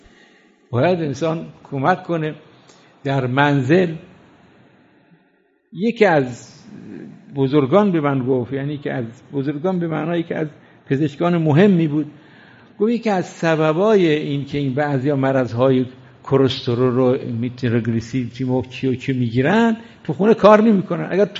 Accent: Iran; من از ایران اومدم.

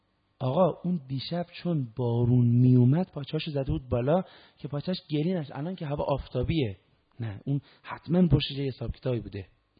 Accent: Iran; تحت تاثیر اینیم که آقا ما ایرانیم و سنت‌هایی داشتیم

